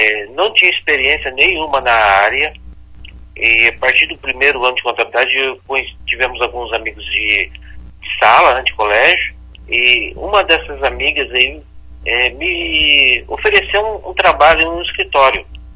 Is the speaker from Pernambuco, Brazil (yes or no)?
no; Londrina, Paraná, Brazil; eu nasci aqui em Londrina, Sr. João, me enraizei aqui e não pretendo sair dessa cidade.